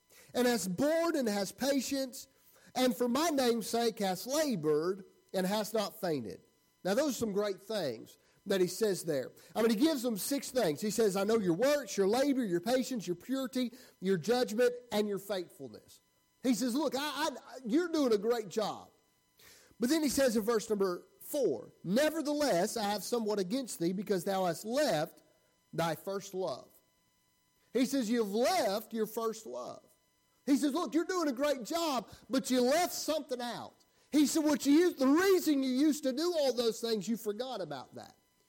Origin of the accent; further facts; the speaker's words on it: the South, United States; Sorry. I'm from the South, all right?